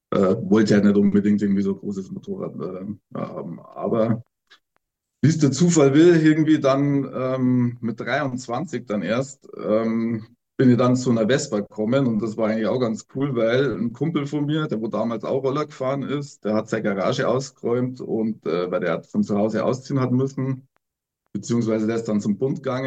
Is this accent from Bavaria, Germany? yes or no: yes; Aichach, Bavaria, Germany; Und ich komme aus der Nähe von Augsburg, Eichach